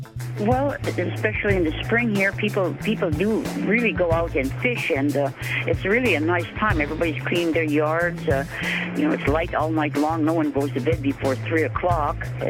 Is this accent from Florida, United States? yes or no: no; Grayling, Alaska, United States; I'm from Grayling, Alaska. We're 60 miles upriver from Holy Cross on the Yukon River.